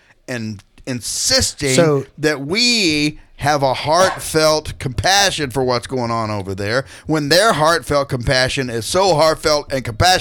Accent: Texas, United States; No, I'm a Texan. But y'all can be American.

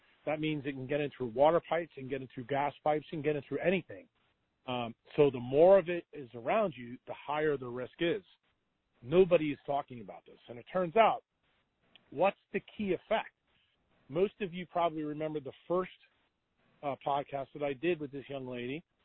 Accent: New York City, New York, United States; So I'll take you to my hometown, because I'm sure some of you probably live there, New York City.

